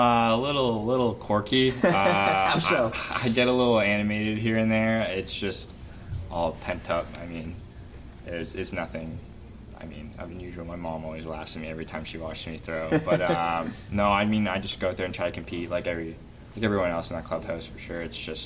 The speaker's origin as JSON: {"language": "English", "country": "Canada", "tie": "born or raised there", "said": "Growing up in Canada, we are known as very nice people."}